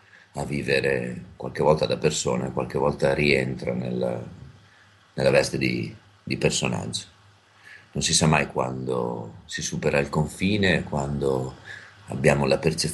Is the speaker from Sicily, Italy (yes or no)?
no; Santa Sofia, Emilia-Romagna, Italy; Veniamo da Santa Sofia, che è un paese nelle colline romagnole.